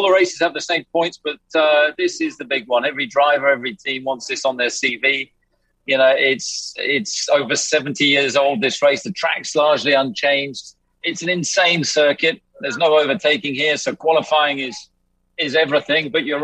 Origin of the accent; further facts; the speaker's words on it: United Kingdom; we're very British, so we're very reserved.